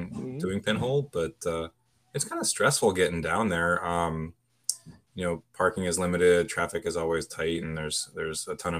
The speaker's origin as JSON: {"language": "English", "region": "Maine", "country": "United States", "lives_now": "Washington, D.C., United States", "said": "I am from Maine originally."}